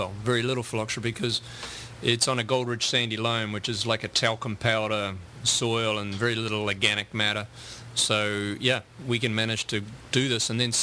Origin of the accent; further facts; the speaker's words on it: New Zealand; and because I'm from New Zealand, I mean, people think making wine in concrete is cool, but in reality, we didn't have barrels in the 80s.